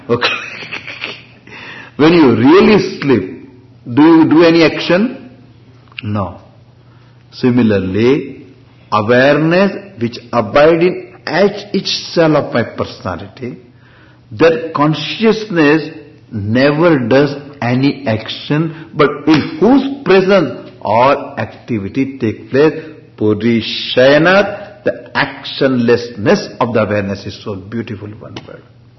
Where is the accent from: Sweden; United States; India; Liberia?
India; South India; I'm from South, understand.